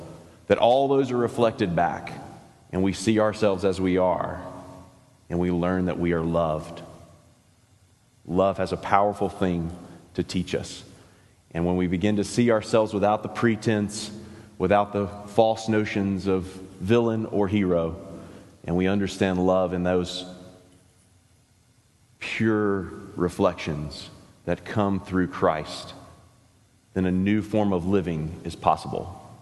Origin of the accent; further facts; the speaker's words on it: Deep South, United States; Now, I'm from the Deep South, and pastors have for a long time had great hypotheses about what Jesus might have written in the ground there.